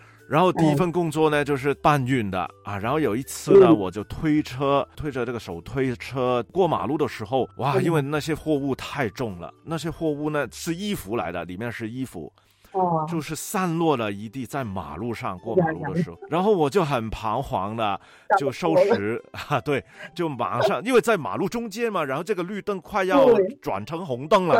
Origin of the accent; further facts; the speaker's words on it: Hong Kong; 因为啊，我是香港的嘛，所以呢，我通常呢就会听粤语版的啊。